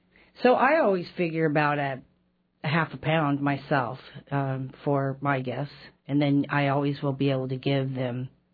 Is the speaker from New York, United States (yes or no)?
no; Redding, California, United States; So I'm from Redding, California originally, and they're still there, still into food and everything.